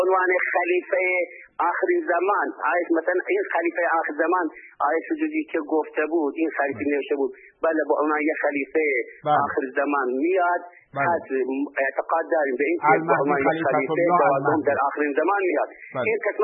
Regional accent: Iran; من به عنوان یک ایرانی ایرانی هم افتخار میکنم

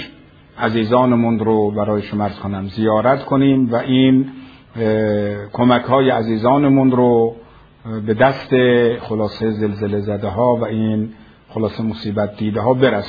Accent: Qazvin, Iran; born there; بنده هم با اینکه به قول متولد قزوینیم ولی من اکثر تبلیغم در آذربایجان بوده.

